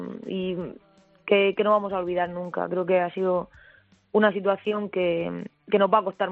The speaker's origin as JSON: {"language": "Spanish", "town": "Murcia", "region": "Region of Murcia", "country": "Spain", "lives_now": "Burela, Spain", "said": "Bueno, yo soy de Murcia, pero llevo en Burela dos temporadas."}